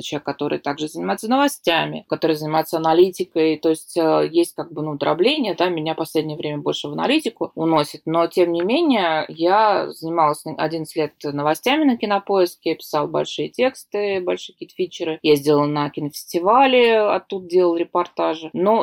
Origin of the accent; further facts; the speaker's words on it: Saint Petersburg, Russia; Я говорю, из Санкт-Петербурга.